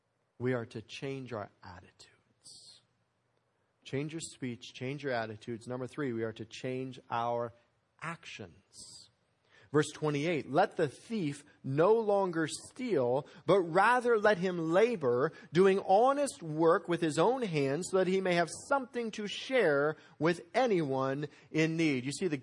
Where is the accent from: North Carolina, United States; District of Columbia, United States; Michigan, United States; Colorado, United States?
Colorado, United States; Aurora; I grew up in Aurora, Colorado, literally less than a mile, about a half mile from Buckley Air Force Base.